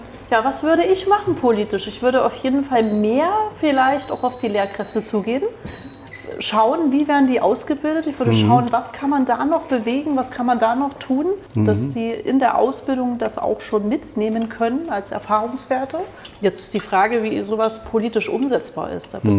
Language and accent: German; Dessau, Saxony-Anhalt, Germany; Was kann ich für meine Heimatstadt Dessau tun?